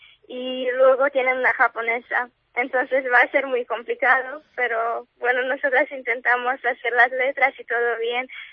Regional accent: Hungary; Spanish is a second language; Sí, yo soy de Hungría

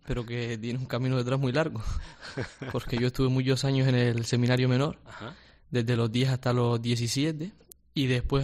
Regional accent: La Aldea de San Nicolás, Canary Islands, Spain; Pues yo soy de la aldea San Nicolás. La isla dentro de la otra isla.

